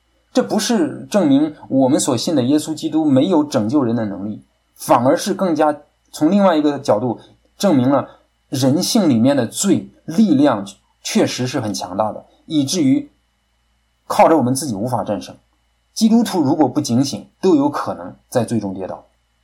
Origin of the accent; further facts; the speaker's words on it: Kaifeng, Henan, China; 我是在我们老家在河南河南开封我老家在河南开封一个开封县下面一个很普通的一个小村庄